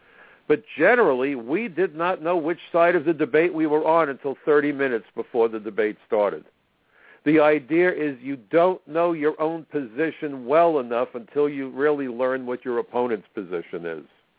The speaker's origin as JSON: {"language": "English", "town": "Brooklyn", "region": "New York", "country": "United States", "said": "I'm from Brooklyn, New York, but first and foremost, I'm an American."}